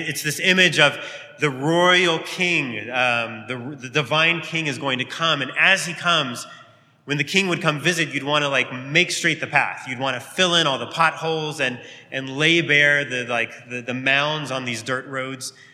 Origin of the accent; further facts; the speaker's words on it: Texas, United States; the church I grew up in just outside Dallas in Texas